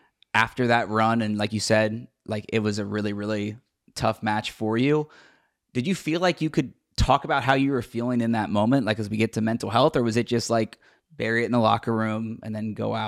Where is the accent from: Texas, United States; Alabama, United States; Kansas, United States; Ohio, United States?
Ohio, United States; Cincinnati; I'm from Cincinnati, so I've covered the Western and Southern Cincinnati Open a bunch.